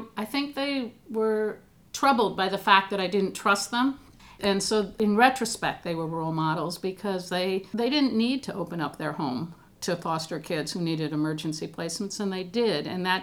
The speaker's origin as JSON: {"language": "English", "town": "Ann Arbor", "region": "Michigan", "country": "United States", "tie": "born or raised there", "said": "I grew up in Ann Arbor, so it was my hometown university."}